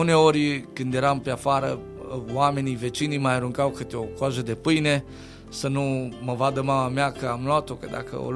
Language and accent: Romanian; Segarcea, Dolj, Romania; Viața am petrecut-o și am crescut în Olteniu, județul Dolj, orașul Segarcea, dintr-o familie numeroasă, o familie de 10 frați și surori, 7 surori și 3 băieți.